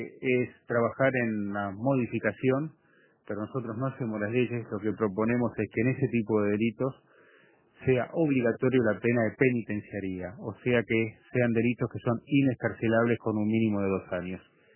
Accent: Uruguay; somos todos los uruguayos conscientes

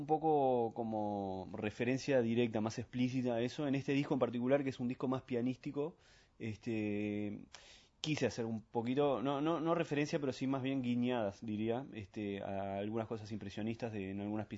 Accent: Uruguay; now in France; yo era uruguayo, más que nada. Hasta ese momento yo me consideraba como franco-uruguayo, si se quiere. Cuando volví de grande a vivir a Francia dije, no, yo soy uruguayo más que nada.

